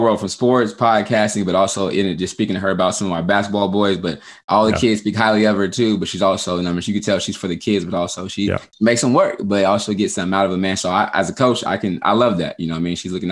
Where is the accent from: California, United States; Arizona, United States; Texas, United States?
California, United States; Sacramento; And just growing up in Sacramento, man, just growing up, mom's was a single parent home